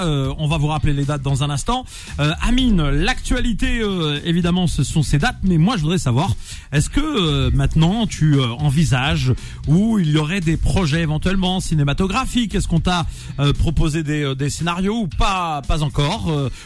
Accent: Morocco; j'ai grandi avec lui au Maroc.

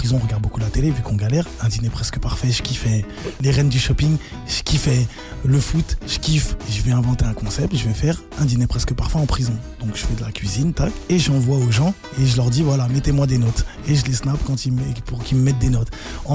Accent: Haiti; je suis haïtien et le slogan de notre pays, la phrase, c'est l'union fait la force.

